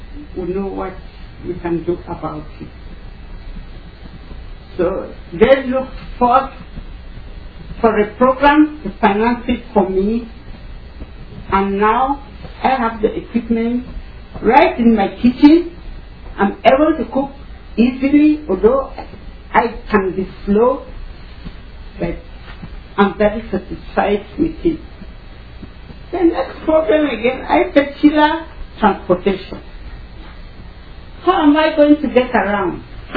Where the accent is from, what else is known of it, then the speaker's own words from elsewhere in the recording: Cameroon; English is a second language; moved away; I'm a Cameroonian. I come from West Africa. I've been here for almost 3 years. I came here on the 4th of February 2004.